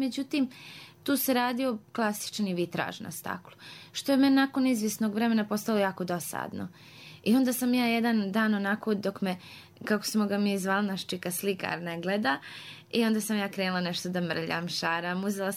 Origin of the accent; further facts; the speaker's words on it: Vlašić, Federation of Bosnia and Herzegovina, Bosnia & Herzegovina; jer kod nas na Vlašiću nema ni signala za mobitel, nismo imali fiksne telefone